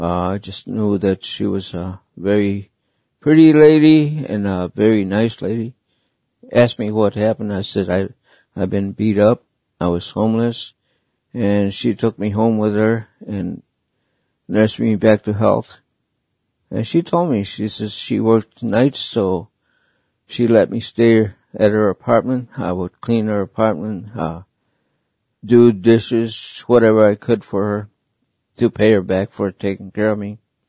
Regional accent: United States; I am from the Navajo Nation.

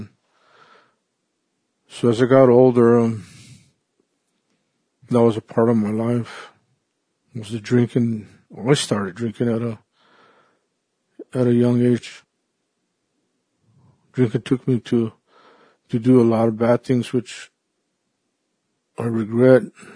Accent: Isleta, New Mexico, United States; I lived in Isleta all my life. I was born and raised in Isleta. I grew up in Isleta. My family's from Isleta

